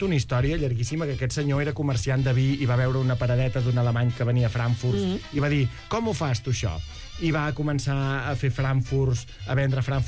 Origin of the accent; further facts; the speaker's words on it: Terrassa, Catalonia, Spain; No, sóc molt de Terrassa.